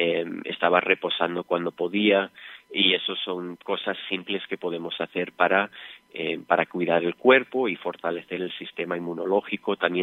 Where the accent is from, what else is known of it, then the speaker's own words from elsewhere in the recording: Spain; aunque yo soy español, yo me siento más a gusto entre los mexicanos